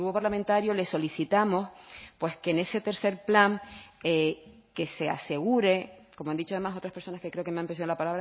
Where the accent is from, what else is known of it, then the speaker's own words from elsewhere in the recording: Canary Islands, Spain; somos los canarios los que tenemos que formar la parte más importante de este plan.